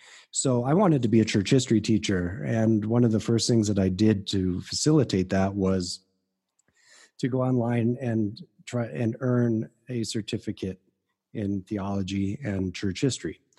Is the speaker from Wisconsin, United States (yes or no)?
yes; Wisconsin, United States; I grew up in Wisconsin, right?